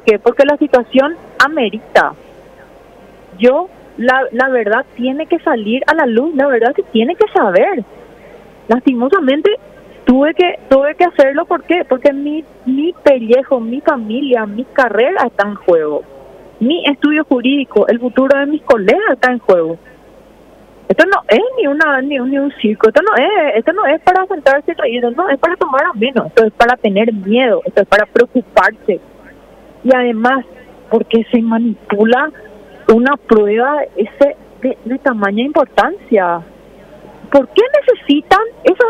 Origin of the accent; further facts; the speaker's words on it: Paraguay; como ciudadana paraguaya